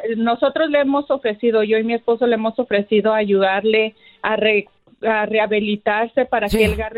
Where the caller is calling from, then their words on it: Fontana, California, United States; Desde Fontana